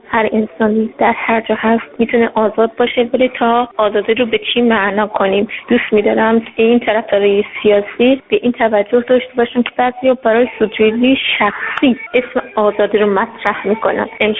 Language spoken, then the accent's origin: Persian; Iran; من یه ایرانی هستم